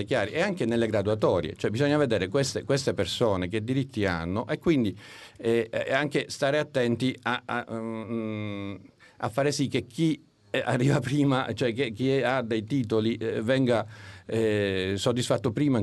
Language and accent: Italian; Sicily, Italy; Se incontra uno di noi, di Catania, di Messina, di Palermo, di Agrigento, io sono siciliano.